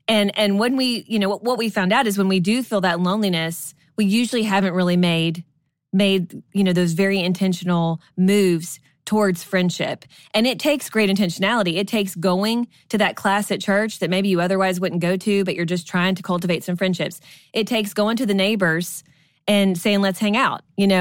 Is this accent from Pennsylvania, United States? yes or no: no; Kentucky, United States; also born or lived in Georgia / Florida / Texas; You know, we grew up in Kentucky, moved to Georgia, then moved to Florida, then moved back to Georgia, then moved to Texas.